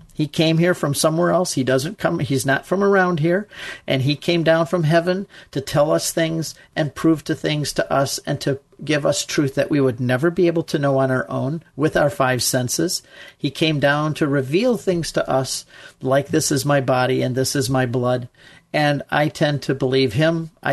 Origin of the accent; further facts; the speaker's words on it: Ann Arbor, Michigan, United States; I'm from Michigan, Jane. I'm speaking to you from Michigan, Ann Arbor, Michigan.